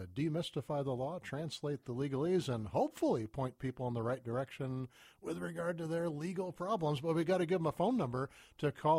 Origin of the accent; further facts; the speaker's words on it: Tacoma, Washington, United States; I mean, see, I'm from Tacoma. I was born in Tacoma.